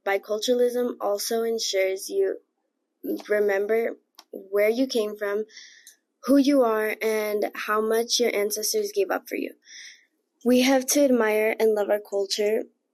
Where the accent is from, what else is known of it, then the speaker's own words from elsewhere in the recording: Arizona, United States; born there; I was born in Arizona, but growing up, I went to Mexico a lot because I have a lot of family over there.